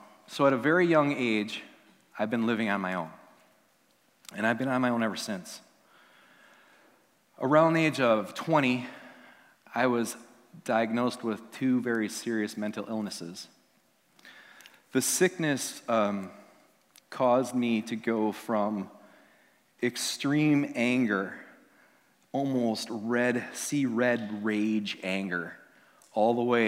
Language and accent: English; Wisconsin, United States; that's just because I'm from Wisconsin and I haven't acclimated yet.